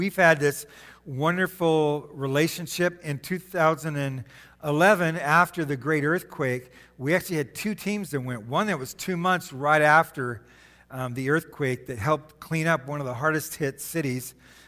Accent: Arizona, United States; One, I'm from Arizona, so there's a lot of dry stuff on our feet, right?

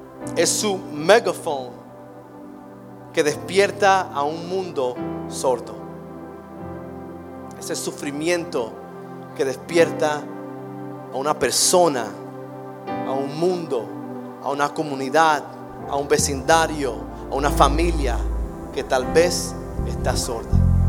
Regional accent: Guatemala; vos sabes, porque soy guatemalteco

